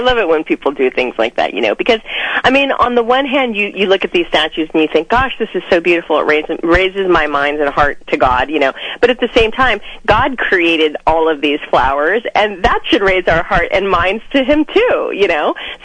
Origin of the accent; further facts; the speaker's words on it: California, United States; I grew up in California. I live on the East Coast.